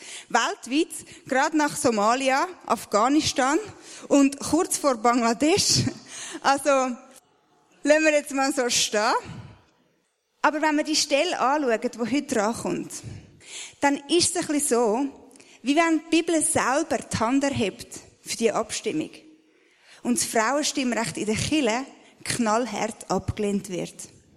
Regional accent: Basel-Stadt, Switzerland; accent: Basel German; Baseldeutsch, für die, was gar nicht geht, meinen Dialekt zu ertragen.

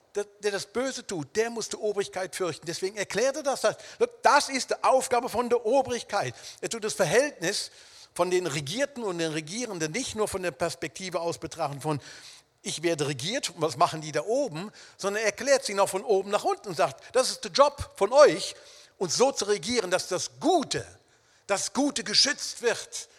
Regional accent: Wuppertal, North Rhine-Westphalia, Germany; Und ein paar von denen trafen sich ganz in der Nähe, wo ich aufgewachsen bin, in Wuppertal, im Ortsteil Barmen. Das ist so ein kleiner Teil von Wuppertal.

